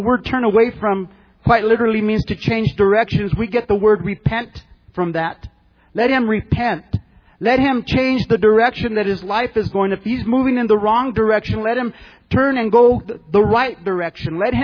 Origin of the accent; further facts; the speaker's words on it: Albuquerque, New Mexico, United States; now in El Paso, United States; I'm from Albuquerque where we do know how to drive.